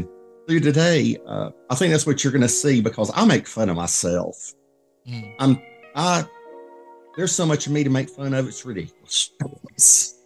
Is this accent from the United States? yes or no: yes; Georgia, United States; No, I actually was born and raised close to Atlanta, Georgia.